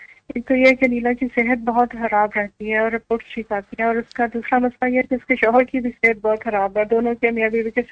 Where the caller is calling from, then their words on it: Botswana; میں بوتسوانا سے بات کر رہی ہوں.